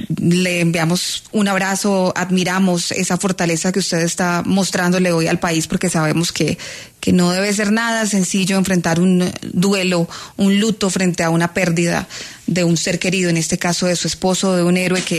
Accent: Colombia; también nuestra gratitud como colombianos por el trabajo de su esposo

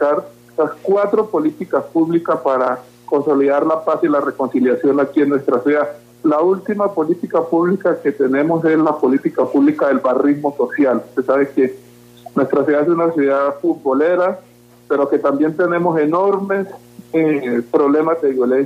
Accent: Chocó, Colombia; born there; Yo nací en un río, en el Chocó, en un río que se llama Bebará. Allá nací en un universo de una familia muy grande. Nosotros fuimos 43 hermanas

